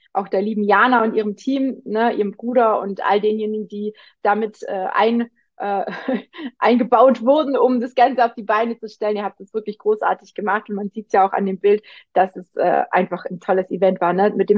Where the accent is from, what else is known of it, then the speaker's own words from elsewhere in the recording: Baden-Württemberg, Germany; moved away; Also bei uns, da wo ich herkomme, im Schwabenländle gibt es nicht groß viel Berge